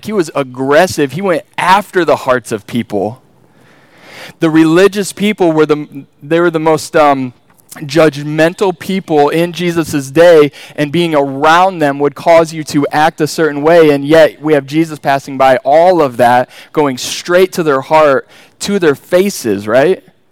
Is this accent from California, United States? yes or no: no; Grand Rapids, Michigan, United States; And we grew up here in Grand Rapids, Michigan.